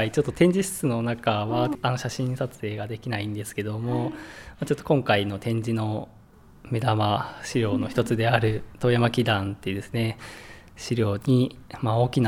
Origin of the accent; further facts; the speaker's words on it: Toyama, Japan; 私も富山の出身ということで